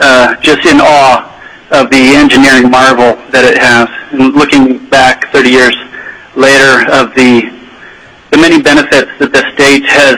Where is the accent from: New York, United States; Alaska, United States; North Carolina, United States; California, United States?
Alaska, United States; Fox; a third-generation Alaskan. I grew up in Fox, Alaska. My backyard was the Trans-Alaska Pipeline.